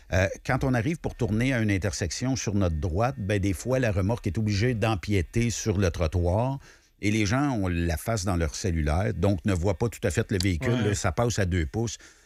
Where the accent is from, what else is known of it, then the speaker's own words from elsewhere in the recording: Canada; Ben, c'est parce que là, on est un Canadien.